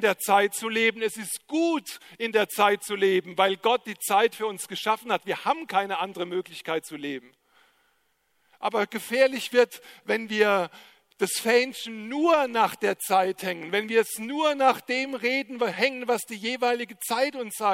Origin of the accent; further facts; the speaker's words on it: Rhineland-Palatinate, Germany; dass ich als Pfälzer so am Abschluss der OKO jetzt was über eine Weintraube und eine Rebe sagen kann